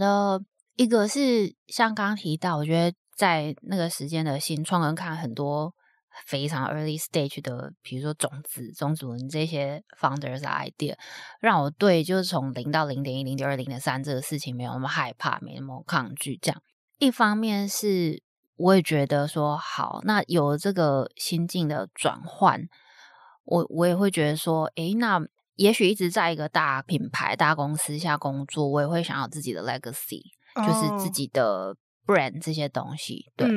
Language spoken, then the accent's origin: Chinese; Taiwan; 你怎么样看你自己身为亚洲人或怎么样身为台湾人的这个角，甚至身为女性的这个角色这样。